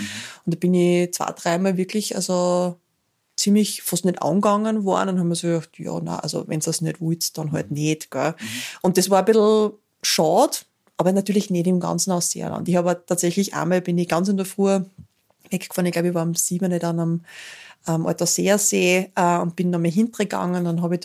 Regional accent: Styria, Austria; also ich bin ja ursprünglich aus der Steiermark

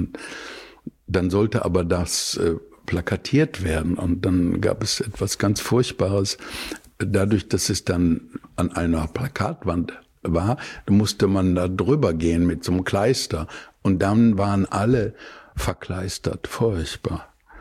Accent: Bottrop, North Rhine-Westphalia, Germany; ich komme aus Bottrop.

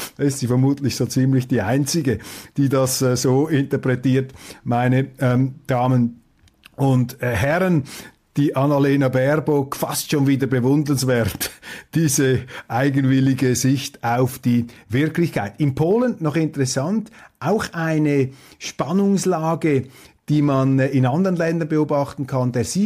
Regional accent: Switzerland; Und das sage ich als Schweizer.

